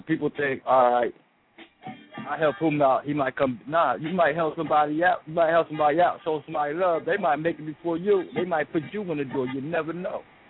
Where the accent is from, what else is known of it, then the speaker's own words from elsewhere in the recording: New Jersey, United States; I'm from Jersey.